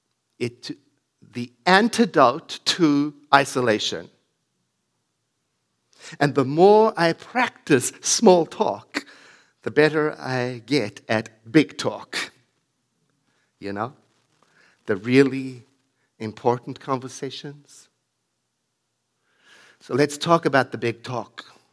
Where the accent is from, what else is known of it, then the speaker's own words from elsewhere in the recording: South Africa; now in United States; I grew up in South Africa